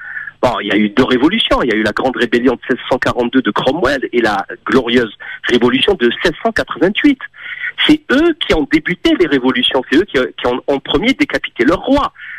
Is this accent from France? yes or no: no; Algeria; moved away as an adult; moi l'Algérie c'est mon pays, hein. Je suis né là-bas, j'ai grandi là-bas, j'ai passé mon bac là-bas en arabe, je suis fils de Moudjahed